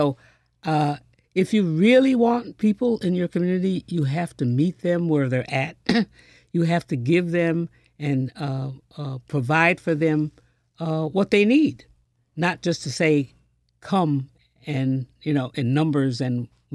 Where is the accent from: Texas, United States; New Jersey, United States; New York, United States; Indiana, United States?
New York, United States; Because when I grew up in the Adirondacks, we were left out of all social events.